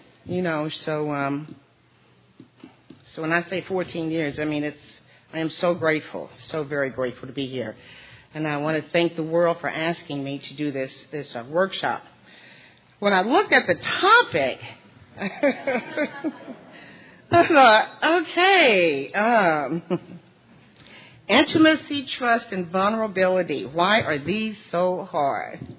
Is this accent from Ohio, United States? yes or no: no; St. Louis, Missouri, United States; now in Nashville, United States; But I also need to say I'm originally from St. Louis.